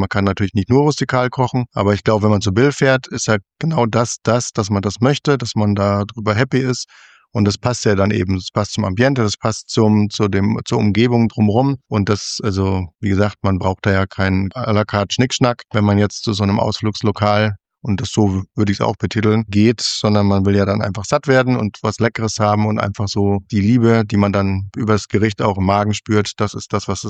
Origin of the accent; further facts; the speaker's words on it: Bavaria, Germany; Das war ja das bei mir im Fränkischen. Also wir waren ja eher sehr bodenständig und sehr rustikal.